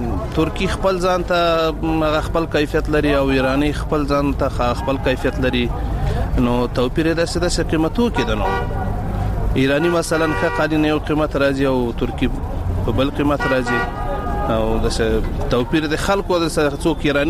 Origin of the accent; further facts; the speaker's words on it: Logar, Afghanistan; زه د لوګر ولایت اوسیدونکی یم.